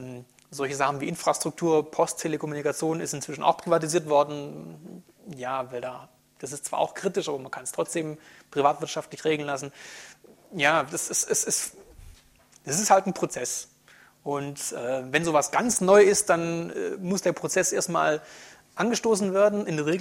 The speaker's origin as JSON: {"language": "German", "region": "Baden-Württemberg", "country": "Germany", "said": "Kann es passieren, dass ich meine Identität verliere, zum Beispiel jetzt als Schwabe"}